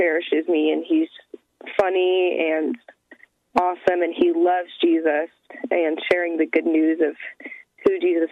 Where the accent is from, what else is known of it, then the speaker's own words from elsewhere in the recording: Colorado, United States; now in Missouri, United States; So my family and my grandpa's son, we're from Colorado, so they live in Colorado. I came out to Missouri for school, and I live in Missouri now